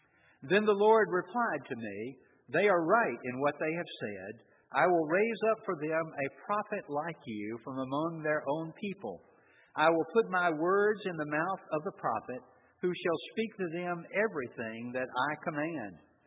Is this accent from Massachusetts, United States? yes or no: no; Georgia, United States; growing up in Georgia, we were taught a healthy regard for snakes